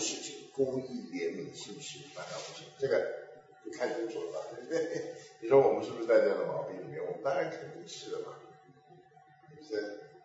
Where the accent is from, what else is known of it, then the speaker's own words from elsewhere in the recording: China; 我们中国人讲为见树见林，就是这个东西啊。